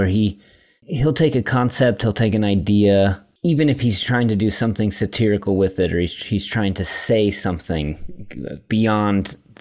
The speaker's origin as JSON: {"language": "English", "town": "Lancaster", "region": "California", "country": "United States", "tie": "born or raised there", "said": "I grew up in the Antelope Valley, so in Lancaster, which is a really small part of Southern California"}